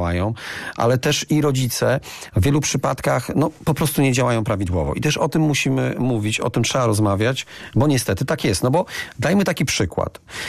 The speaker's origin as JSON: {"language": "Polish", "town": "Wałcz", "region": "West Pomeranian Voivodeship", "country": "Poland", "said": "bo ja pochodzę z Wałcza."}